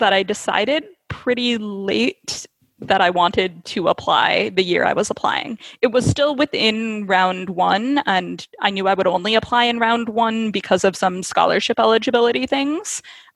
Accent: Portland, Oregon, United States; So I grew up in Portland, Oregon, to two parents who had both studied theater in college and had started their careers as actors.

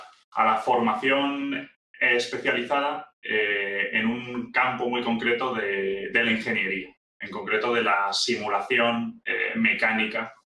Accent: Madrid, Community of Madrid, Spain; Somos de España y estamos en Madrid. Somos de aquí también, o sea, estamos viviendo cerca de donde nacimos, digamos.

